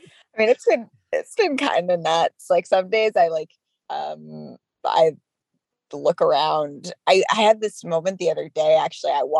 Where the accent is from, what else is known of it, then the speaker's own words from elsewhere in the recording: California, United States; it's been a shift from growing up in the Bay Area